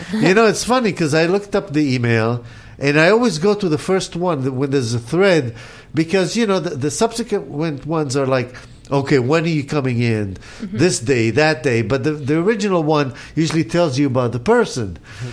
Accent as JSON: {"language": "English", "town": "Las Vegas", "region": "Nevada", "country": "United States", "tie": "born or raised there", "said": "I mean, I did a lot of my growing up in Las Vegas, and that's a very transient place, you know."}